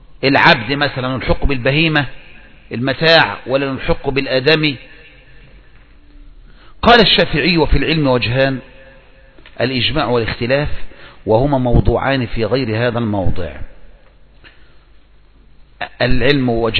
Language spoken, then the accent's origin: Arabic; Egypt; ولهذا من اللي بيحرك الميدان عندنا في مصر يا اخوان